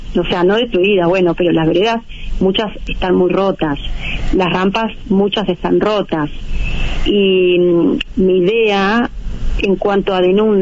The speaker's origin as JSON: {"language": "Spanish", "town": "Almagro", "region": "Buenos Aires", "country": "Argentina", "said": "Y una tarde yo paseaba por mi barrio, yo soy de Almagro"}